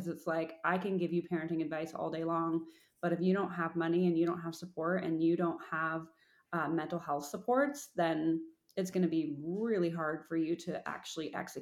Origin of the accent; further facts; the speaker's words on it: Canada; I'm Canadian, so we have between a year and 18 months of maternity leave